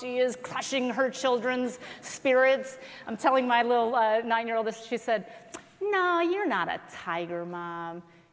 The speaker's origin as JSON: {"language": "English", "country": "South Korea", "said": "In my home country of South Korea, I actually spent a year there when I was in elementary school."}